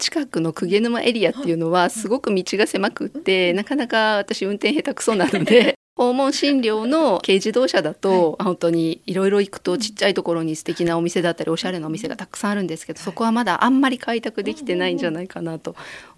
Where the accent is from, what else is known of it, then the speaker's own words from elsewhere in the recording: Kyoto, Japan; born there; 私生まれは京都なんですけど、職場は都内でした。